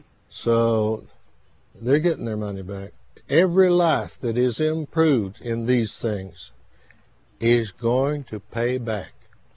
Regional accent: Round Rock, Texas, United States; born there; from my home in Austin to where I was born in Round Rock was 15 miles.

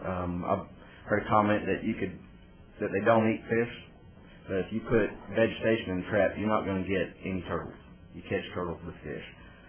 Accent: Gordon, Texas, United States; I'm from Gordon. It's a small town in north central Texas.

